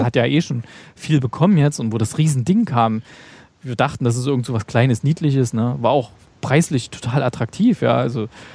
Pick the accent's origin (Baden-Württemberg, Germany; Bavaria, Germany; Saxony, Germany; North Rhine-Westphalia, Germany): Saxony, Germany; In der Nähe von meiner Heimat ist ja Grimmitschau